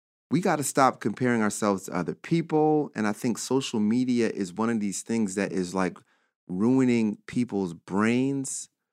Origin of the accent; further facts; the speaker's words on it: New Jersey, United States; also born or lived in Prince George's County, Maryland; I grew up in Jersey, but I spent just about every summer in PG County in Maryland.